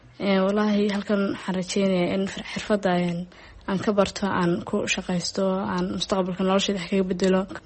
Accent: Qoryaale, Togdheer, Somalia; waxaan ka imid gobolka Togdheer, gaar ahaan Qoryaale, degmada Qoryaale.

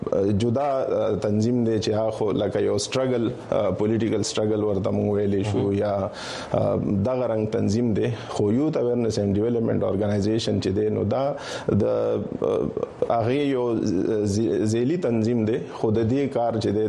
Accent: Khyber Pakhtunkhwa, Pakistan; now in Peshawar, Pakistan; زما تعلق د قبایلی سیمو او رگزی ضلع سره دی خو دا وخت موږ په پیښور کې میشته یو.

